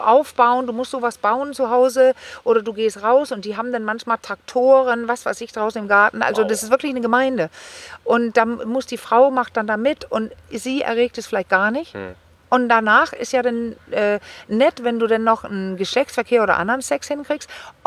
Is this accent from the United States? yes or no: no; Denmark; German is a second language; ich bin Dänin.